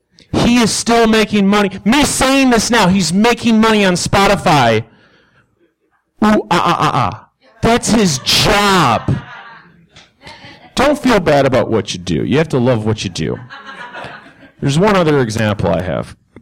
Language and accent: English; Chicago, Illinois, United States; Now, I'm from Chicago, Illinois.